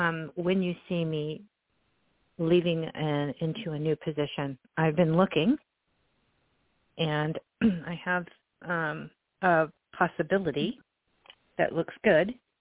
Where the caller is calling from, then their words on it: Concord, California, United States; I'm calling from Northern California, Concord.